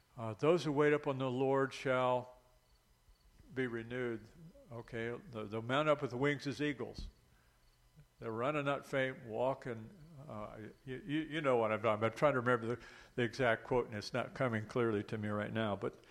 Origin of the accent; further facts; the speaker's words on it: West Virginia, United States; We're from West Virginia, both of us.